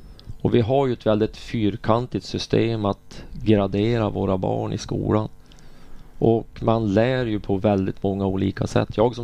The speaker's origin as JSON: {"language": "Swedish", "town": "Mellansel", "region": "Västernorrland County", "country": "Sweden", "said": "Jag kommer ju från Mellansel och vi har ju haft invandring från Finland och Norge och andra länder redan på 60-talet."}